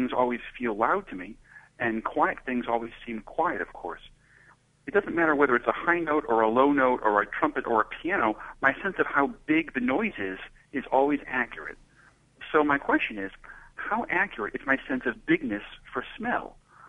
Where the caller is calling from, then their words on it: Cambridge, Massachusetts, United States; from Cambridge, Mass. In the USA.